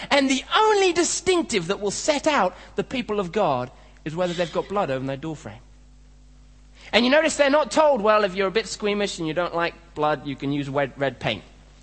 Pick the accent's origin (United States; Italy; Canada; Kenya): Kenya; And I don't know if they do this in Sri Lanka, but I grew up in Kenya